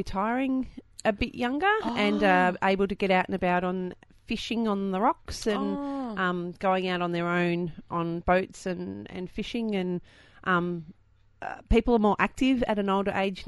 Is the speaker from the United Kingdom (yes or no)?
no; Australia; I grew up on the Murray and we were brought up to look for all the dangers.